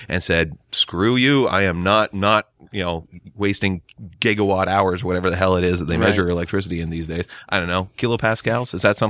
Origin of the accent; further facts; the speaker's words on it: Gananoque, Ontario, Canada; There's a street in Gananoque. Which is my hometown, as the listeners will know